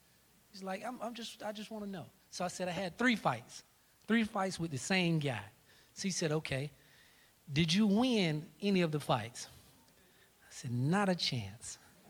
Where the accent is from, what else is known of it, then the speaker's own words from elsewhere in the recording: Tallahassee, Florida, United States; I'm from Tallahassee, born and raised here. I grew up in Joe Lewis Housing Projects.